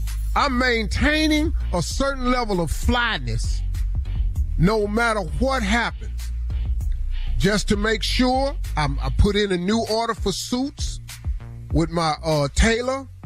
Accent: West Virginia, United States; I'm from West Virginia. Hell, most people I know down from West Virginia country.

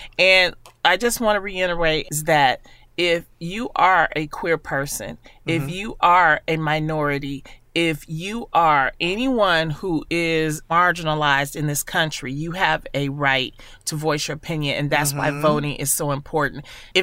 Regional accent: United States; First of all, I want to tell anybody, as an American, you should go to the White House.

